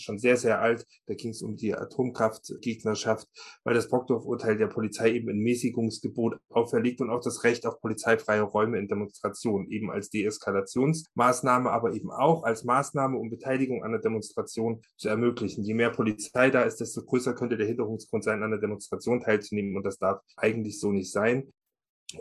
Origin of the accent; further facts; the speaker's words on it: Leipzig, Saxony, Germany; Also ich als Leipziger erinnere mich an Krawallszenen auf dem Leipziger Markt